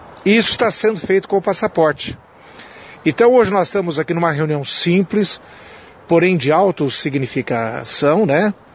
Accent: Maringá, Paraná, Brazil; now in Curitiba, Brazil; Eu sou de Maringá, estou lá em Curitiba há 2 anos, conheço o Paraná todo

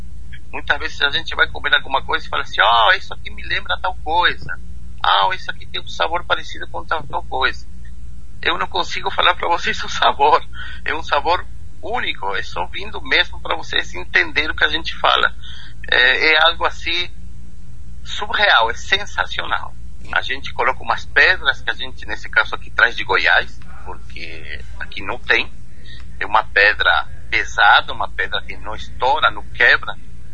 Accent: San Carlos de Bariloche, Río Negro, Argentina; Portuguese is a second language; Sim, nós somos de Bariloche, São Carlos de Bariloche, da Patagônia, né?

